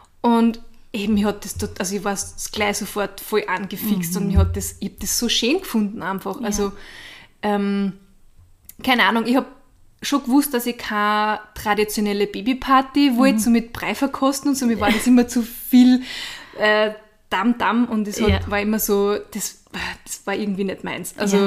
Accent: Austria; bin die Cousine von der Verena. Und wie man hört, bin ich aus Österreich

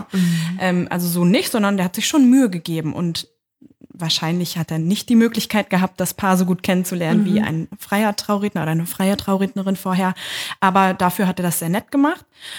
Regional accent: Lower Saxony, Germany; Und das war in meiner Heimat, also im Niedersachsen, südlichen Niedersachsen bei Hannover.

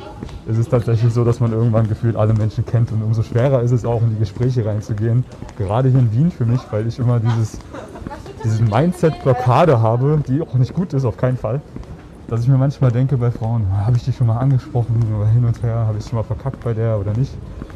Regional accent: Germany; now in Vienna, Austria; Ich bin Deutscher, Piefke.

